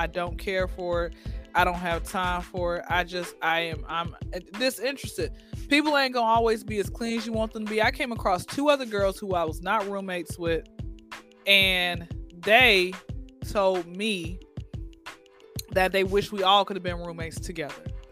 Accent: Atlanta, Georgia, United States; born and raised in Atlanta.

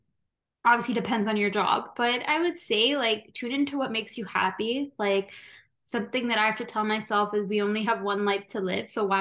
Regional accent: Brampton, Ontario, Canada; I'm South Asian, specifically North Indian. And I don't know, I was born and raised here in Toronto, like in a suburb called Brampton, just outside of Toronto. And so of course I didn't grow up in India itself

